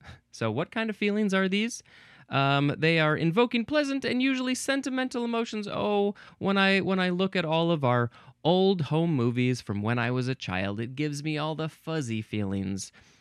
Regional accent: United States; accent: American; In my American accent, I would want to say Uruguay, but I feel like that's wrong.

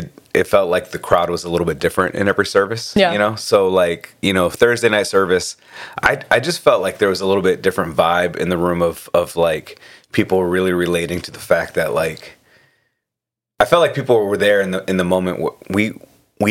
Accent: Saginaw, Michigan, United States; If you were to ever go back to my hometown, Saginaw, Michigan, you'd be like, oh my gosh, this is where … comes from.

